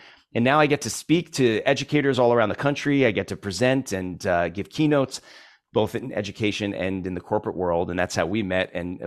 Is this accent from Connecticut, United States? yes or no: yes; Ridgefield, Connecticut, United States; Well, I'll tell you, I grew up in Ridgefield, Connecticut. It's a small town, Connecticut, about an hour and a half from New York City.